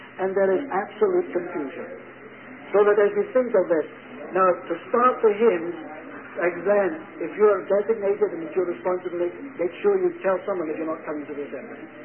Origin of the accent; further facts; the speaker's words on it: Scotland, United Kingdom; And that appealed to me as a Scotsman.